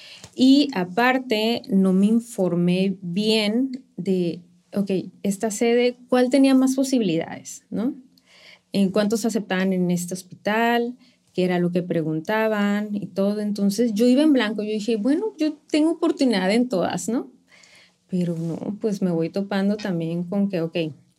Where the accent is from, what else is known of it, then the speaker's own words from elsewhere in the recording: Tijuana, Baja California, Mexico; yo hice medicina interna en Zapopan. Y llegué y no, pues, ¿de dónde eres? No, de Tijuana.